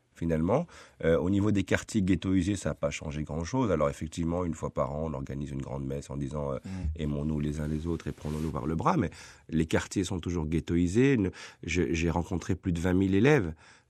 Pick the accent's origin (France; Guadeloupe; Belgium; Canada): Belgium; Schaerbeek, Brussels; Et donc, moi, j'ai encore de la famille, je viens de Schaerbeek.